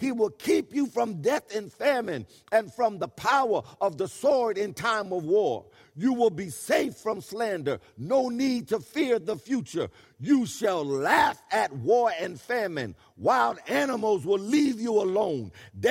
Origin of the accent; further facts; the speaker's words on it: Hartford, Connecticut, United States; I came all the way from Barber Street in the north end of Hartford